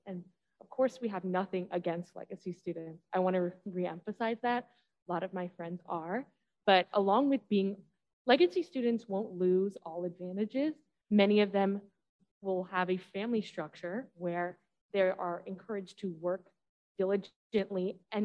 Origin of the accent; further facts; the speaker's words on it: Maryland, United States; I'm from Maryland. There's a lot of socioeconomic diversity.